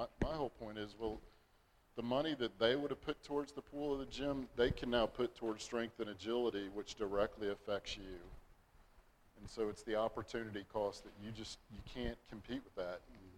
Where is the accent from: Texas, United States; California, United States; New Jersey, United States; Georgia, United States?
Texas, United States; And since we grew up in Texas, there's a lot of similar genes between the two.